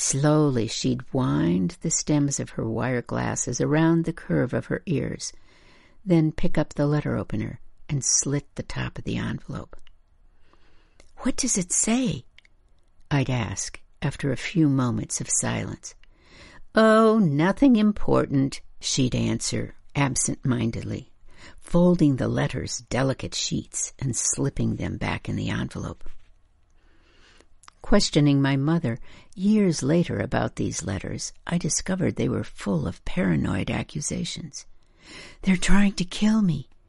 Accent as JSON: {"language": "English", "region": "North Dakota", "country": "United States", "tie": "born or raised there", "said": "a place that sounded wildly exotic to me as a kid growing up in North Dakota."}